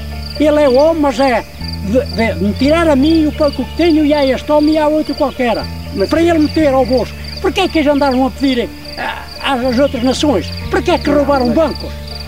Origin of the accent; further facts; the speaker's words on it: Hidrosa, Norte, Portugal; Se quiser passar na minha aldeia, na Hidrosa, Conselho de Vinhais, que vai à estrada dali de Bragança à Torre, passa mesmo no meio da minha aldeia.